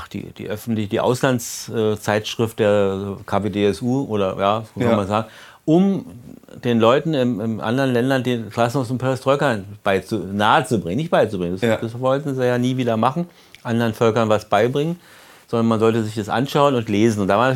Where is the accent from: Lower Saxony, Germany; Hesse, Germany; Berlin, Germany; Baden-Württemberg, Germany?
Berlin, Germany; Draußen in der DDR, wie wir immer als Berliner sagten, war das gehackt.